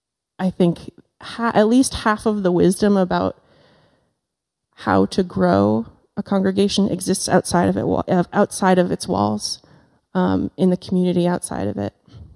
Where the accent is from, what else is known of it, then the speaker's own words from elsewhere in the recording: Maine, United States; now in Belfast, United States; I live in Belfast. I'm from Western Maine.